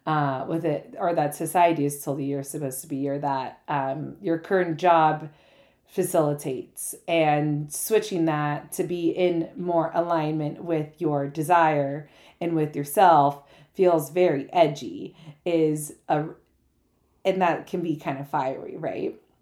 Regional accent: California, United States; I grew up in the Bay Area and I hella love saying hella, so we're going to do it.

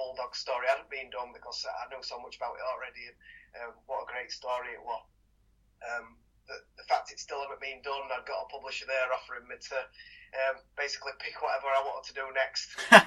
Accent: Huddersfield, Yorkshire and the Humber, United Kingdom; He was from my hometown of Huddersfield

